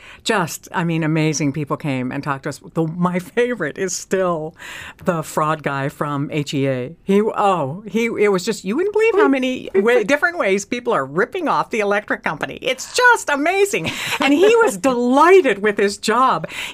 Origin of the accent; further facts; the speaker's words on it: Seldovia, Alaska, United States; we were raised in Seldovia